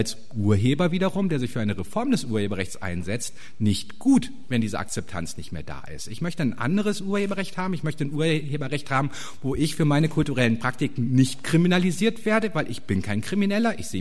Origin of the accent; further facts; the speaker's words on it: North Rhine-Westphalia, Germany; Ich bin hier ganz in der Nähe aufgewachsen, aber das war halt dann auch noch, also ich kenne halt NRW und den Schulbereich